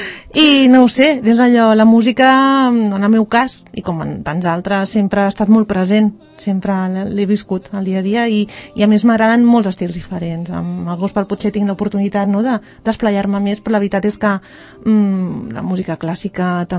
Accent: Catalonia, Spain; Som gent del Vallès, en som uns quants, de Sant Cugat, de Bellaterra, Cerdanyola, de Sant Quirze, del Vallès, de Sabadell

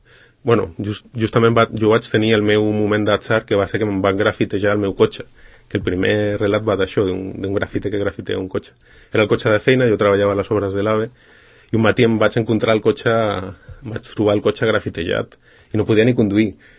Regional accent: Madrid, Community of Madrid, Spain; jo sóc de Madrid

